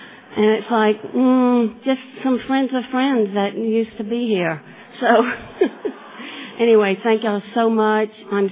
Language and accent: English; Louisiana, United States; And unless you think this is a Boise, Idaho accent, I'm from Louisiana.